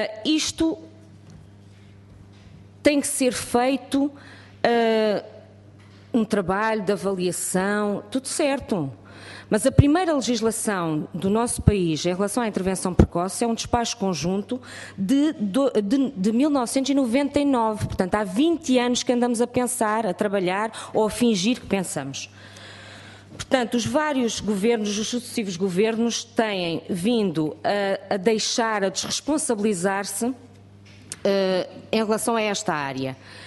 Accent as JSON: {"language": "Portuguese", "region": "Faro", "country": "Portugal", "said": "da minha área, que sou do Distrito de Faro, é por convites"}